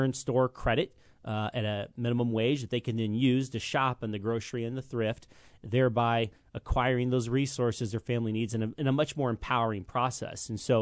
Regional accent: Champaign, Illinois, United States; now in Philo, United States; And so yeah, we've been in Philo because I'm from Champaign originally, area born and raised.

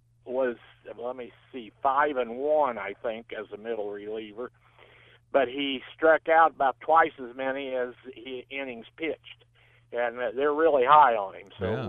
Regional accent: Pesotum, Illinois, United States; now in Charleston, United States; from Charleston. I met you at the Eastern Illinois game. You were from Tolono, and I was from Pasotum

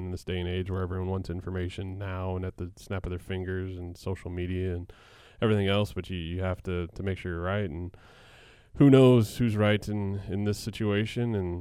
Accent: Missouri, United States; I grew up near St. Louis and used to go to the Missouri Valley Conference Tournament

